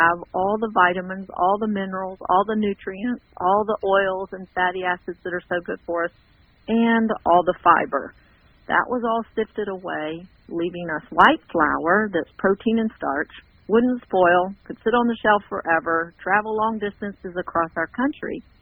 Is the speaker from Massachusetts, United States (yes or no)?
no; Georgia, United States; We're from Georgia. We live in Canton, Georgia, just a little north of Atlanta.